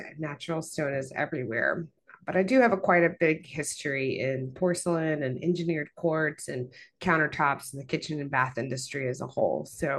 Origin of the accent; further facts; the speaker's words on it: Virginia, United States; So I'm from Appalachia originally, Appalachian author, and from Southwest Virginia.